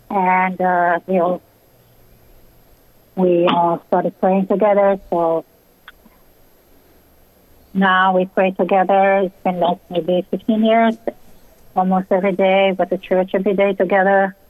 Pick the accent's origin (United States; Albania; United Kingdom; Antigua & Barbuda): Albania; English is a second language; I come from from Albania, a communist country. I grew up without religion, no churches.